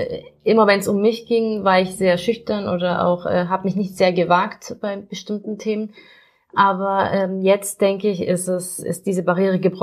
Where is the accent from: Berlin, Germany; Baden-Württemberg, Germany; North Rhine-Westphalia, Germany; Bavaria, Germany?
Baden-Württemberg, Germany; Ulm; Ja, ich bin 1984 in Ulm geboren. Das ist im Schwabenländle, kann man sagen, für die, die sich da nicht auskennen. Und ich bin dort auch zur Schule gegangen